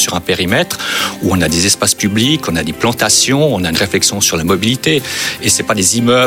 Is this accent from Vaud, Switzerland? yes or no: no; Geneva, Switzerland; À Genève, j'en connais deux, je viens de Genève